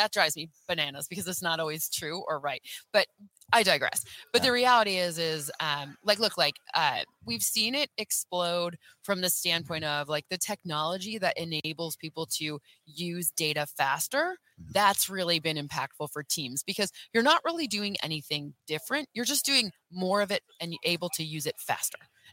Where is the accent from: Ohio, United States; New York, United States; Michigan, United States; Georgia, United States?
Michigan, United States; It's so weird because I'm from Michigan